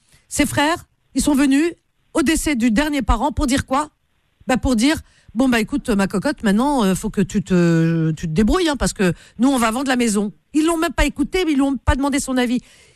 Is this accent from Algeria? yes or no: yes; Algeria; chez nous, en Algérie, dans les pays du Maghreb, la femme, elle est lésée